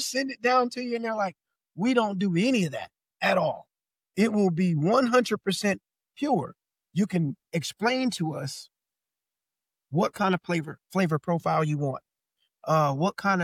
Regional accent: Oakland, California, United States; when you're talking to Californians, you got to be specific about the region of California you're from. I grew up in East Oakland.

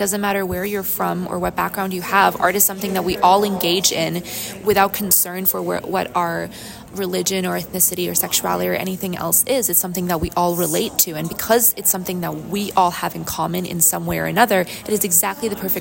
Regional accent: Toronto, Ontario, Canada; I'm here from Toronto, Ontario, Canada

